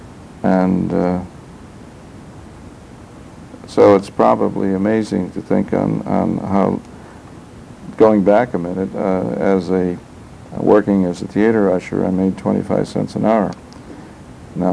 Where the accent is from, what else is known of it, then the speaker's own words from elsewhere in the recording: Chicago, Illinois, United States; But anyway, I was raised in Chicago and had the usual provincialism that big city people have